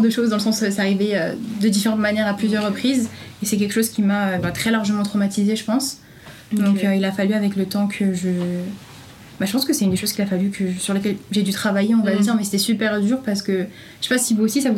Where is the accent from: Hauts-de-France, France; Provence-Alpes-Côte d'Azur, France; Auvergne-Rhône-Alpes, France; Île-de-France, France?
Île-de-France, France; Chevilly-Larue; Bah moi, par exemple, je viens de Chevillarue, du coup, dans Val-de-Marne. Mmh. J'ai fait toute ma primaire et mon collège là-bas. Et quand on est arrivé là-bas, c'était une ville où il y avait très peu de minorités.